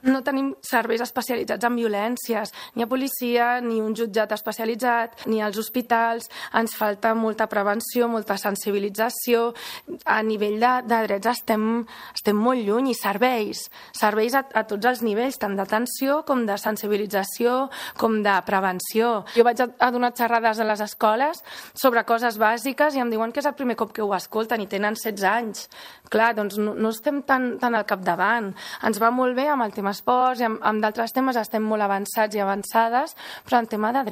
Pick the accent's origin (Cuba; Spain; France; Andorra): Andorra; Jo sóc andorrana i a mi em molesta que la gent no pugui votar, no?